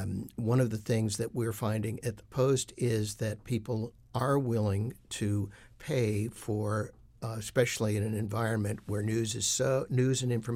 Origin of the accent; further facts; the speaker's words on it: Rochester, New York, United States; including the papers I grew up with in Rochester